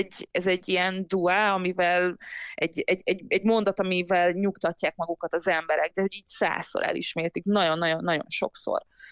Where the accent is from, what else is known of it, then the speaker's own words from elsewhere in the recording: Hungary; born there; Édesapám algériai, egészen fiatalon, 17 évesen jött Magyarországra, és én már itt születtem.